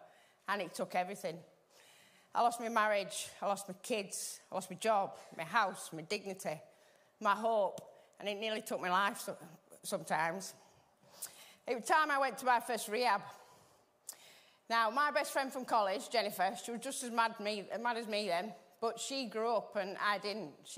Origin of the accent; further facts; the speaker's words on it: Burnley, North West England, United Kingdom; born there; So I was born in Burnley.